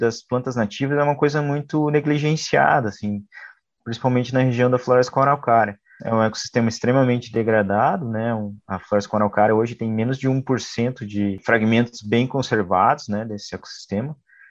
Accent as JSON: {"language": "Portuguese", "country": "Brazil", "said": "Uma das coisas mais legais foi trazer o prêmio para o Brasil, sendo brasileiro"}